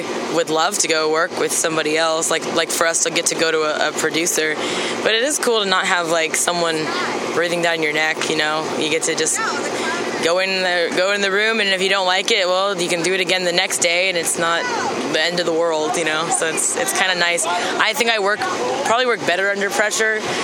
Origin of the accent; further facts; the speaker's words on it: New England, United States; I just, you know, I grew up in New England until I was like six, so my whole family's Catholic. We moved down to Alabama. Everyone there's Baptist.